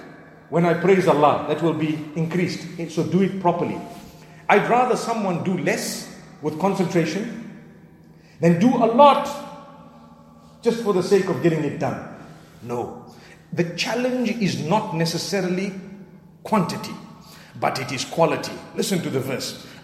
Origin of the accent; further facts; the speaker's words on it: Zimbabwe; I come from Zimbabwe. You might be wondering what's so fortunate about that.